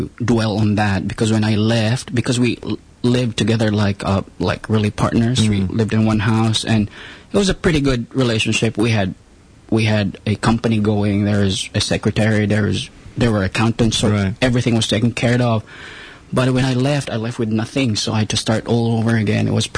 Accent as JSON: {"language": "English", "town": "Cebu", "region": "Central Visayas", "country": "Philippines", "tie": "born or raised there", "also_born_or_lived": "Manila", "said": "I grew up in Cebu and then I went to Manila and had a relationship."}